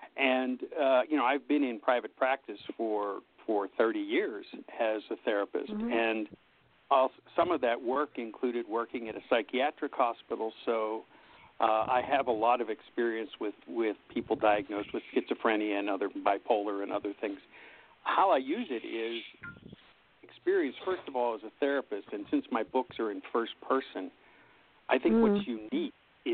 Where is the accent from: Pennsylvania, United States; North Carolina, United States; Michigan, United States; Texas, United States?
Pennsylvania, United States; Pittsburgh; I come from Pittsburgh, Pennsylvania. It's my hometown.